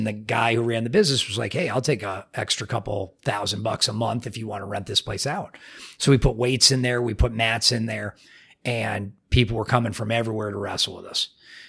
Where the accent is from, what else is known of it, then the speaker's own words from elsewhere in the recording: Connecticut, United States; But, I grew up in Connecticut. And so Connecticut wrestling is not very big.